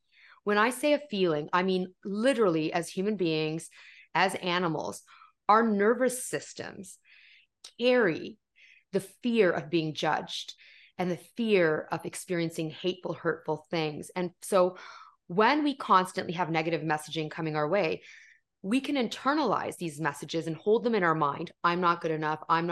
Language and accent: English; Canada; I'm Canadian, I live in Canada.